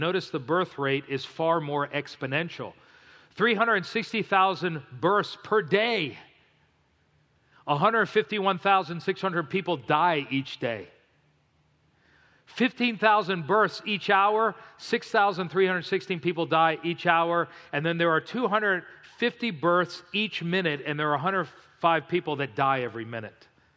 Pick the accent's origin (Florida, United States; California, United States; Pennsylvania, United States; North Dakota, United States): Florida, United States; Miami; In fact, I grew up in South Florida in Miami, so we really didn't get a change of seasons.